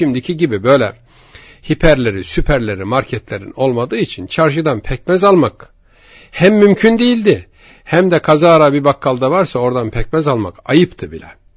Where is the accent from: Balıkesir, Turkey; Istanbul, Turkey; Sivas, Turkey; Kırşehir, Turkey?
Kırşehir, Turkey; Efendim bendeniz Kırşehirliyim. Kırşehir'in bir ilçesinden.